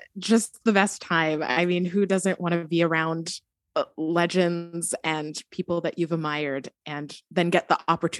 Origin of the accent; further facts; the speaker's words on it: New Jersey, United States; now in Brooklyn, United States; I am from New Jersey, living in Brooklyn, New York, and I am currently in Company.